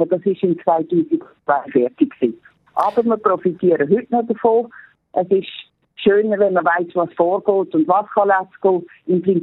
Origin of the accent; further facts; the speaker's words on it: Switzerland; Und als Schweizer hat man es ja gerne ein bisschen schön.